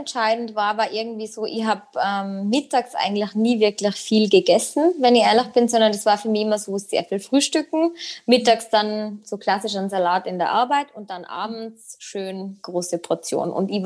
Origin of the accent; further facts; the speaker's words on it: Tyrol, Austria; now in Salzburg, Austria; Bin Österreicherin, wie man hört, wohne jetzt schon seit 6 Jahren in Salzburg, komme aber ursprünglich aus Tirol, der Dialekt ist geblieben. Und genau, bin 27